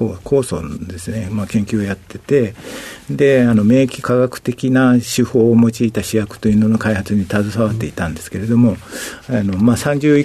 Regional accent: Koga, Fukuoka, Japan; 福岡県の古賀市になります。

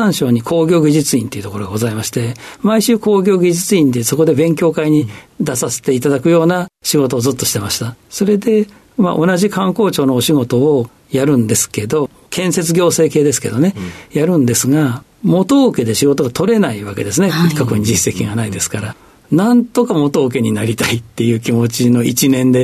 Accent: Gifu, Japan; 岐阜でございます。

